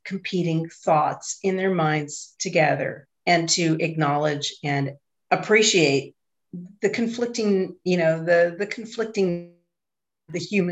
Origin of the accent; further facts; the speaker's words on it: San Leandro, California, United States; And I think of like my experience growing up in the 70s in the San Francisco Bay Area. And even though I grew up in San Leandro, I had a lot of influence.